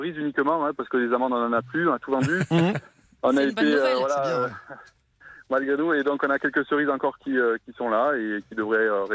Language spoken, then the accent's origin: French; Provence-Alpes-Côte d'Azur, France; chez nous, en Provence, et surtout sur les contreforts du Luberon